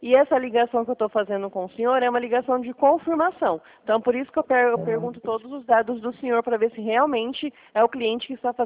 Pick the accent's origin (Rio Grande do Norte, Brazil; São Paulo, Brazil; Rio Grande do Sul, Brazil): São Paulo, Brazil; Presidente Prudente; sou de Prudente.